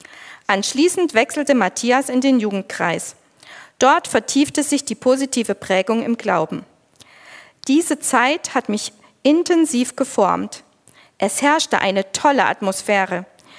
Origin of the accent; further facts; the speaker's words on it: Marienberg, Saxony, Germany; ich komme hier aus dem Kreis Marienberg, bin hier aufgewachsen, habe in Olbernhau mein Abitur gemacht, war dann 2 Jahre lang bei einem christlichen Verlag als Praktikantin, habe in Marburg studiert, war dann kurz in Berlin